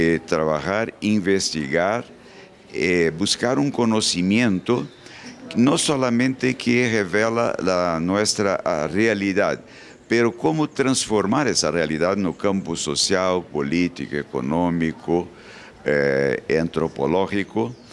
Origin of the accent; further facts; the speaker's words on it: South Region, Brazil; Spanish is a second language; fui profesor durante largo tiempo en mi país, en el sur de Brasil, en una universidad pública por cerca de 30 años